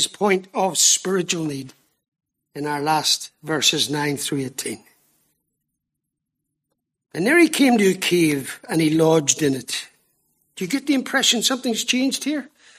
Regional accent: Ireland; I'm an Irishman. I keep it simple.

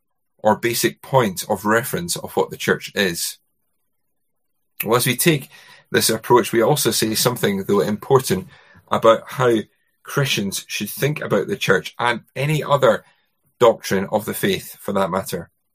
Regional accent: Scotland, United Kingdom; I grew up in Scotland.

